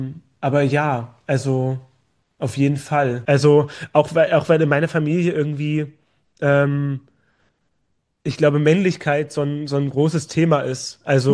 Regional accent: Magdeburg, Saxony-Anhalt, Germany; now in Düsseldorf, Germany; ich komme so aus Magdeburg, was halt schon eine Großstadt ist, aber irgendwie vergleichbar zu den Städten. Ich wohne jetzt gerade in Düsseldorf, so ist eine kleine Stadt im Vergleich so.

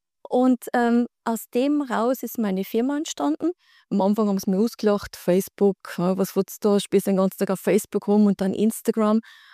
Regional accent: Bavaria, Germany; now in Switzerland; ich bin ursprünglich aus Bayern, aber schon sehr lange in der Schweiz. Und man hört es leider nicht. Mein Schweizerdeutsch ist nicht wahnsinnig toll.

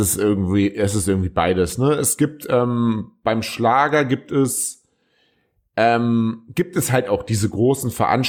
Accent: Cologne, North Rhine-Westphalia, Germany; als Kölner

